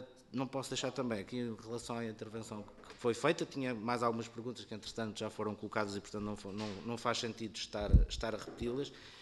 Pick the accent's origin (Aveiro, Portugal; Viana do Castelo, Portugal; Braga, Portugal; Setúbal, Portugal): Setúbal, Portugal; Em Setúbal, porque eu sou de Setúbal, que nós não temos qualquer centro comercial